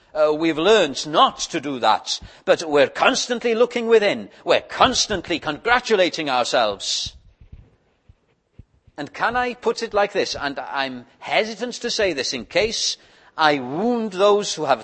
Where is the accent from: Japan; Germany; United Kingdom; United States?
United Kingdom; It's part of our nature as British people to be reticent, not to boast.